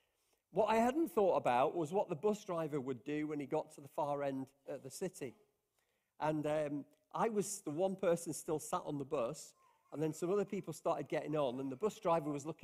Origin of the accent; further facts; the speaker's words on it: Lancaster, North West England, United Kingdom; I grew up in Lancaster, in Lancashire, and I got a place at the grammar school.